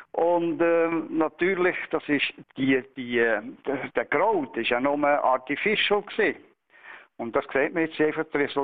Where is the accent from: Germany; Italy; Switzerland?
Switzerland; als Schweizer können wir klar froh sein, dass wir nicht in der EU sind.